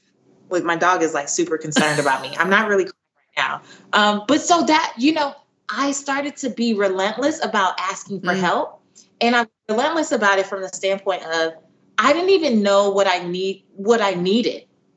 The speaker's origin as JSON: {"language": "English", "country": "Belize", "tie": "born or raised there", "said": "I'm Central American. I'm Belizean. I grew up in the household with a single mom and grandma."}